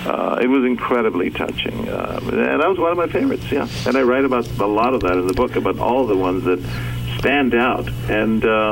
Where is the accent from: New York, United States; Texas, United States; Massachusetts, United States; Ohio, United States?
Texas, United States; San Antonio; where I grew up in San Antonio, in poverty. We were migrant farm workers.